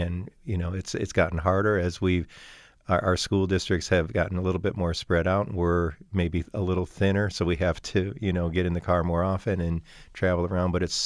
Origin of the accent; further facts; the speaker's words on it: Fairport, New York, United States; I think that I'm very fortunate in that I grew up in the Fairport program. I grew up in the town of Fairport, and I had some amazing educators from the time that I started.